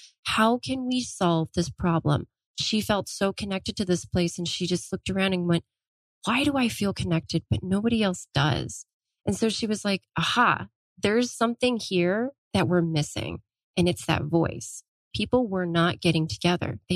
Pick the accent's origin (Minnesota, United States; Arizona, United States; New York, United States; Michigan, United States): Arizona, United States; Chandler; also born or lived in Texas; So I actually, I'm almost 100% native Arizonan, because I grew up in the East Valley out here. I was actually in Chandler.